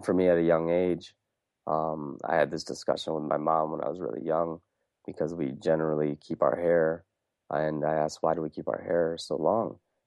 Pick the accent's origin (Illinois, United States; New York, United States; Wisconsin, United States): Wisconsin, United States; also born or lived in India; growing up in Wisconsin, being born in India